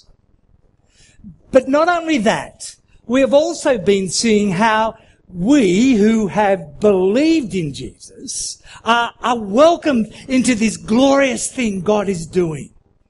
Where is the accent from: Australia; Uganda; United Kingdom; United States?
Australia; I'm an Aussie. That's how we do it.